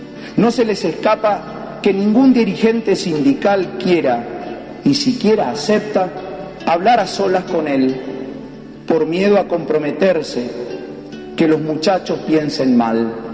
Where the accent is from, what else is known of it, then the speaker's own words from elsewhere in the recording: Argentina; nos permitan recuperar nuestra identidad como argentinos